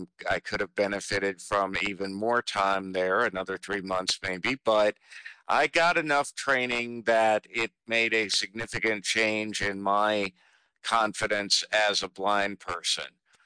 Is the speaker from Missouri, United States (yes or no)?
no; South Carolina, United States; And I was involved in my home state of South Carolina for a while